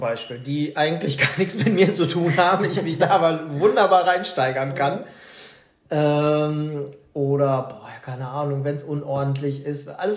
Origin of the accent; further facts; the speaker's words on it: Germany; leider auch meine deutsche Akkuratheit oder so